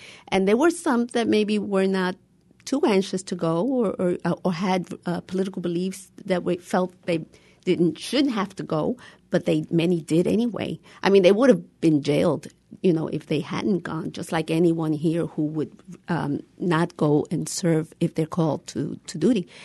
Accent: New York City, New York, United States; I grew up in New York in the 70s, you know, the Young Lords movement

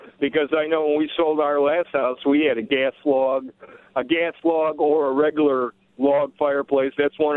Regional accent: Illinois, United States; Growing up in Illinois

